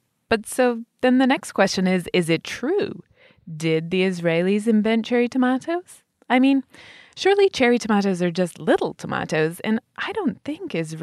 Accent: England, United Kingdom; When I was a little kid growing up in England

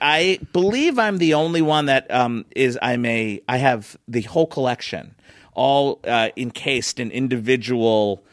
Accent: Philadelphia, Pennsylvania, United States; and I was from Philly, so, and it spoke to me and my brother Barry

